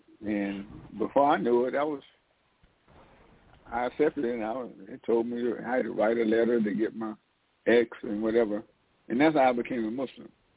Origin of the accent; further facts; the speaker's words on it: High Point, North Carolina, United States; also born or lived in Atlanta; from High Point, which is about a half an hour from Winston-Salem.